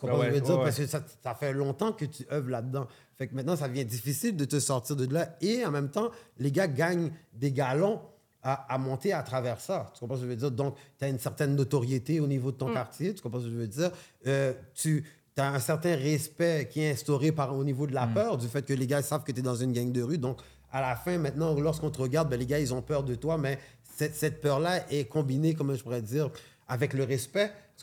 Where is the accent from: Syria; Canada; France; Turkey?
Canada; Rivière-des-Prairies, Quebec; moi, je suis de Rivière-des-Prairies, mais je ne suis pas dans les gangs de rue.